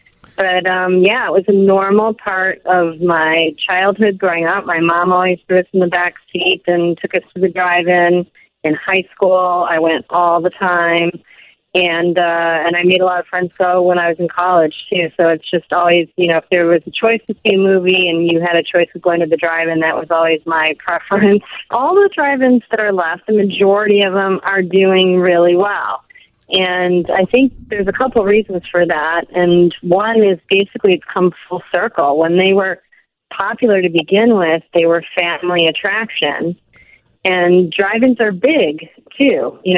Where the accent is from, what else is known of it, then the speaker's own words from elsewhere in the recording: Illinois, United States; now in Los Angeles, United States; I live in Los Angeles now, and I grew up near Chicago.